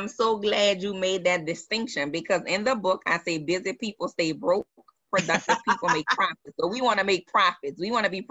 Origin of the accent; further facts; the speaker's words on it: New Orleans, Louisiana, United States; I am born and raised in New Orleans.